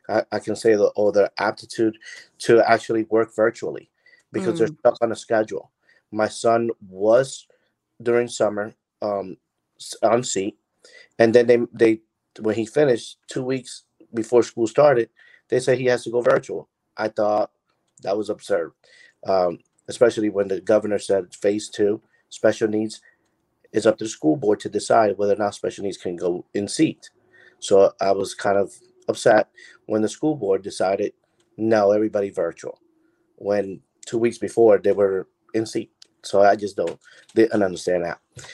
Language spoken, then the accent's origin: English; Newark, New Jersey, United States; born there; now in Virginia, United States; I was born originally from Newark, New Jersey, from Puerto Rican parents.